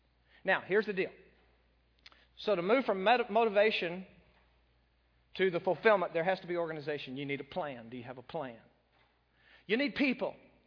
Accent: Monahans, Texas, United States; I remembered growing up in Monahans, Texas, our paper came out twice a week.

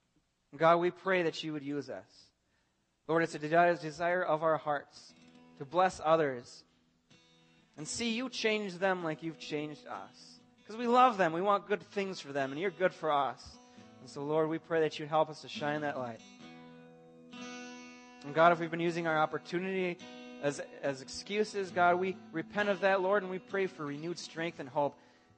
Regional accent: Blaine, Minnesota, United States; David grew up in Cambridge, and I grew up in Blaine, and now we're back here.

